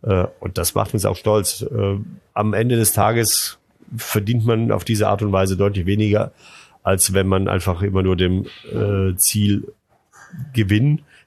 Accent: Veneto, Italy; German is a second language; now in Germany; die ist hauptsächlich in Venedig und Treviso zu Hause, meine Heimat.

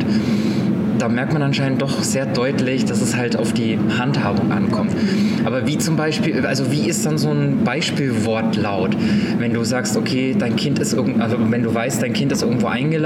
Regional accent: Bavaria, Germany; now in Berlin, Germany; Ich komme ja aus Bayern, ne, aus der bayerischen Küche.

